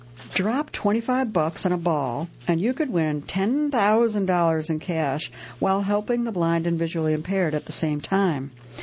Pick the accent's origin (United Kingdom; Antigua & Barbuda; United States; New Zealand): Antigua & Barbuda; and I am from Antigua and Barbuda.